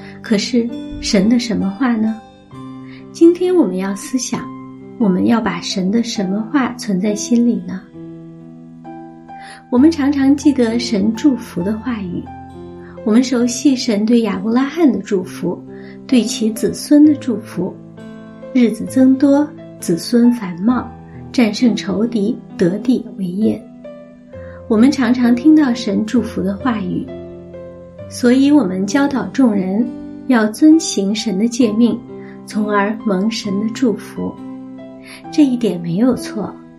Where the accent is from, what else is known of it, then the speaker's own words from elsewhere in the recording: China; 这如同我们中国人门框上贴春联